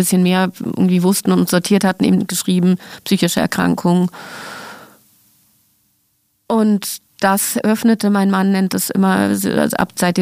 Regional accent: Frankfurt, Hesse, Germany; Ich als Frankfurterin

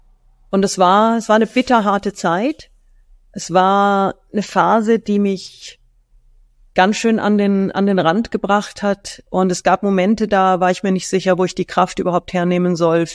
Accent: Munich, Bavaria, Germany; Ist schon fast peinlich als Münchner Kindl.

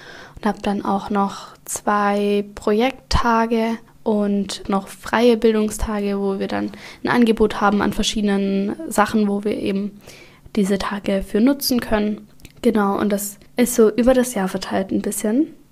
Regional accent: Baden-Württemberg, Germany; now in Nordfriesland, Germany; Und dann ein Wort aus dem Hohenlöschen, also aus meiner Heimat, erzählen.

